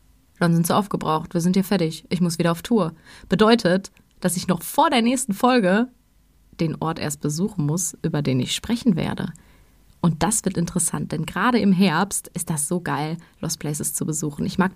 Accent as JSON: {"language": "German", "town": "Geisenheim", "region": "Hesse", "country": "Germany", "tie": "born or raised there", "said": "Meine Eltern hatten damals ein Mehrfamilienhaus in Geisenheim in Rheingau, wo ich aufgewachsen bin, in dem wir auch selbst gewohnt haben."}